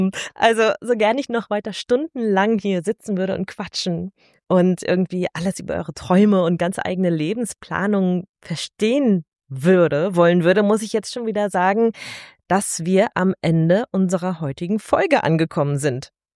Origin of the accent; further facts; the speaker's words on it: Berlin, Germany; born there; Gebürtige Ost, ehemalige Ost.